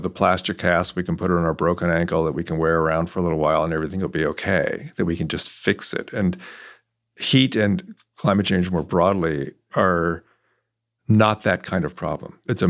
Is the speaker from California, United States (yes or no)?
yes; California, United States; also born or lived in New York; now in Texas, United States; I moved to Texas 4 years ago. I had lived in New York and I grew up in California.